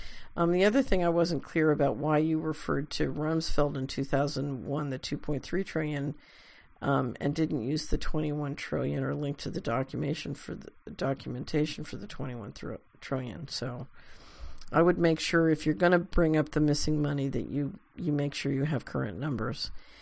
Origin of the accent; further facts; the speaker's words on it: Boston, Massachusetts, United States; now in St. Louis, United States; I am from Boston 45 years and now in St. Louis 25 years.